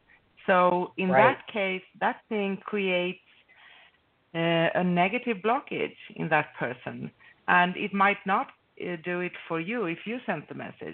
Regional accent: Sweden; English is a second language; also born or lived in Greece; I'm from Sweden, right? And I grew up in Sweden and with kind of in an old-fashioned way because I grew up with my great-grandmother.

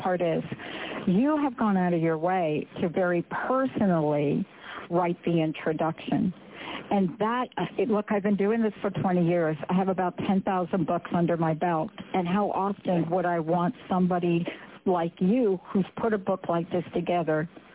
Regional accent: New York City, New York, United States; Hey, I'm a girl from the Bronx.

